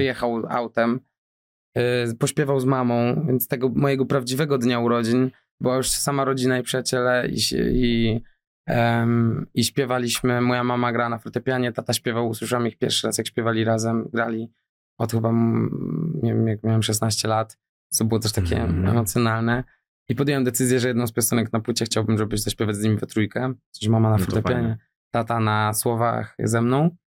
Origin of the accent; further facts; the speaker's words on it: Warsaw, Masovian Voivodeship, Poland; ale jestem warszawiakiem, więc jest w moim sercu.